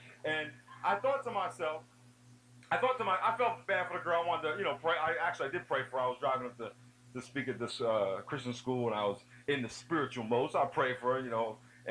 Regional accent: New York, United States; I'm from New York, and we call it parkways.

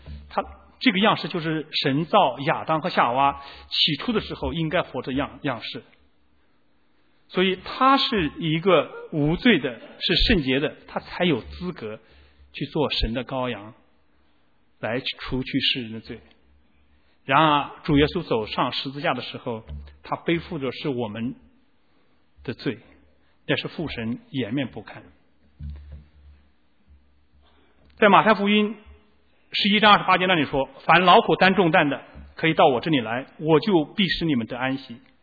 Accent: China; 我们中国人的宗教中还有像灶上这种老君一样

